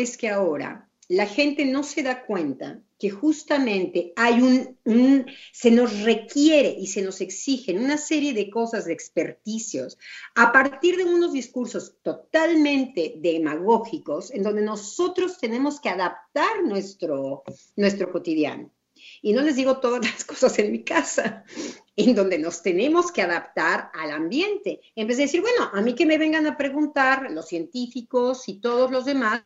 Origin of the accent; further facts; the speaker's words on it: Mexico; Entonces la discusión entre mi pareja, que es francés y que yo soy mexicana, era